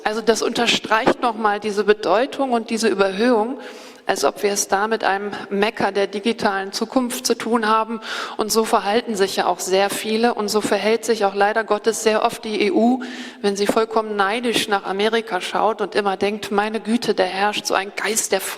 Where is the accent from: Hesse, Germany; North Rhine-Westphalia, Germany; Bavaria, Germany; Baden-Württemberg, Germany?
North Rhine-Westphalia, Germany; Bonn; now in Berlin, Germany; ich komme aus dem wunderschönen Rheinland, wie ihr schon gehört habt, nämlich hier aus Bonn, das ist meine Heimatstadt. Ich habe aber in den letzten 15 Jahren hier gelebt, in Berlin